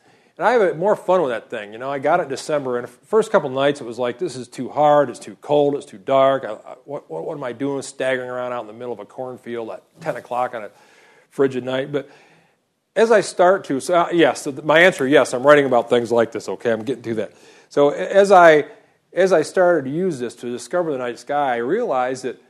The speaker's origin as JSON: {"language": "English", "region": "Florida", "country": "United States", "tie": "born or raised there", "said": "when I was a kid growing up in Florida, I really loved stars and astronomy and science."}